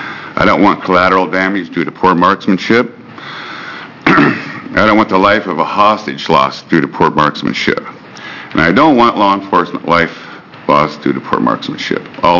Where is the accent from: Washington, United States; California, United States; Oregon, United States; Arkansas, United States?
Oregon, United States; Bay City; I'm from Bay City, Tillamook County.